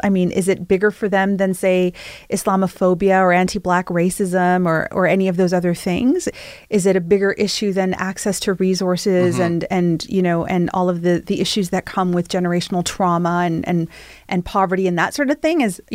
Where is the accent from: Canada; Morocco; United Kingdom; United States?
Canada; Toronto, Ontario; I've never heard that for young girls growing up in Toronto, born and raised here, that FGM is the thing that they're worried about.